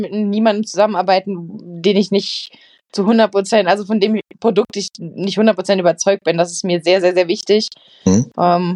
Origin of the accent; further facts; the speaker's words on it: Saarland, Germany; weil ich bin ursprünglich aus dem Saarland. Das ist natürlich als ehemalige Saarländerin, beziehungsweise als Saarländerin, ganz, ganz klasse